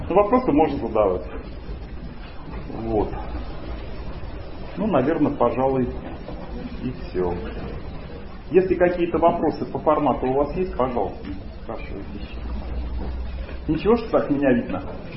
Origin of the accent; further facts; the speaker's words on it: Tallinn, Harju County, Estonia; also born or lived in Belarus; я родился в Белоруссии, а практически с очень раннего возраста, наверное, с 2 или 3 лет, жил в Эстонии, в Таллине.